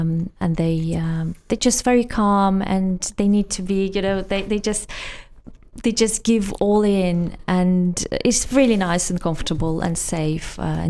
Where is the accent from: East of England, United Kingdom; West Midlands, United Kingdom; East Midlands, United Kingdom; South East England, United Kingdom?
West Midlands, United Kingdom; Birmingham; I'm from, I'm from Birmingham, so I can, if I understand Birmingham accent, I understand anything.